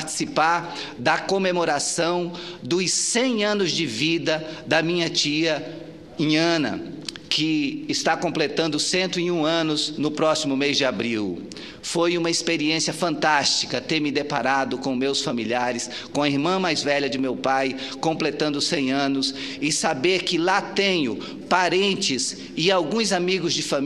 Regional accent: Paraná, Brazil; born there; now in Acre, Brazil; hoje eu tenho a honra de ter duas naturalidades. Sou paranaense de nascimento, mas sou acriano não só de coração, mas de documento também, porque hoje sou documentadamente acriano.

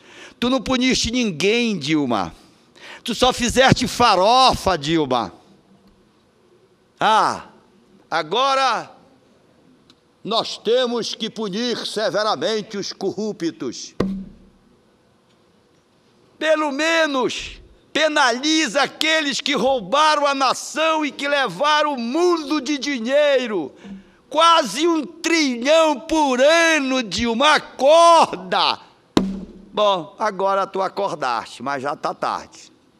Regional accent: Pará, Brazil; Eu nasci no Marajó, sou paraense da Gema E eu não sei comer sem farinha.

